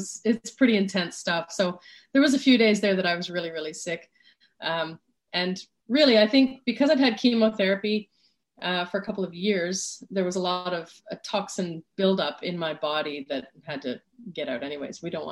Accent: Canada; So being Canadian, I'm, you know, sort of naturally modest

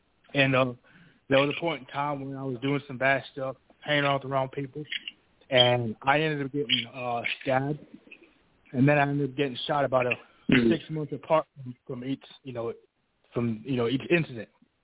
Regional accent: Norfolk, Virginia, United States; born there; So, like, for me, my birth mom, I was born in Norfolk

